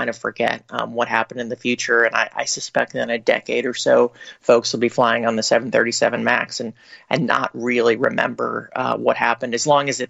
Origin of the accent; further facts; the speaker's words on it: Chicago, Illinois, United States; I grew up in Chicago in the 1980s.